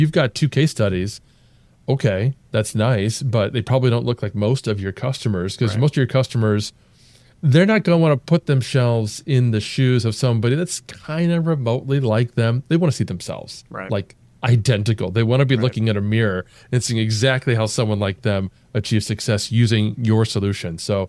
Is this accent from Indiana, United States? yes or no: no; Ohio, United States; now in St. Louis, United States; I'm originally from Ohio, and I'm now in St. Louis.